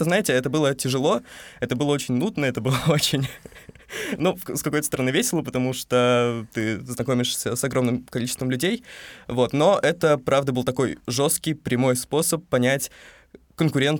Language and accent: Russian; Chelyabinsk Oblast, Russia; я из Челябинской области махнул на автобусе 10-часовом или больше в Пермский кампус